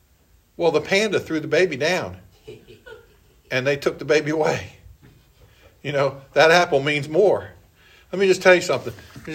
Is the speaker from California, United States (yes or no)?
no; Elkton, Maryland, United States; born there; I was born in Elkton, Maryland.